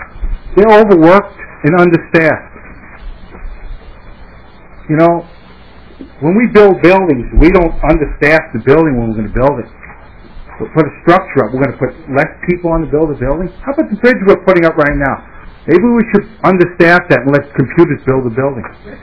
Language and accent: English; New York, United States; moved away; I'm from New York, the state of New York. I moved here 16 years ago. I was amazed how beautiful this state is.